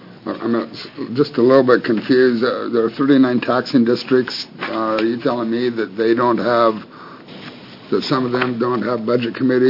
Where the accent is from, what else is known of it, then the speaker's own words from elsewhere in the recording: United States; But I'm from Douglas County, so what do I know?